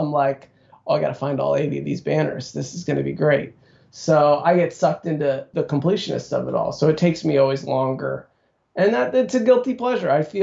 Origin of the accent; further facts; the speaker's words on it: Midwest, United States; I grew up in the Midwest.